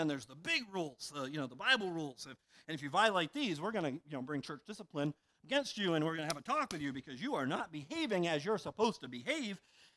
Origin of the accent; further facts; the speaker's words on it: Maine, United States; I grew up here in the New England church. I sometimes say I grew up at Bean's Corner, but in southern Maine.